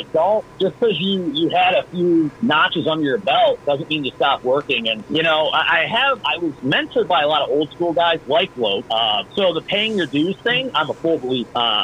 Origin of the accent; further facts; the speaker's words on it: Pittsburgh, Pennsylvania, United States; I get it too because I grew up in Pittsburgh.